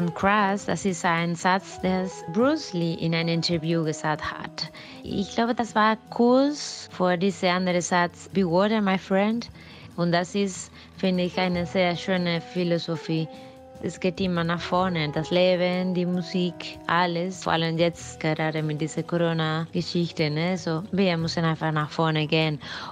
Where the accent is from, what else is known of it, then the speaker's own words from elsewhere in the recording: Vigo, Galicia, Spain; Ich bin am Meer geboren, so in Vigo, in Galizien, und aufgewachsen.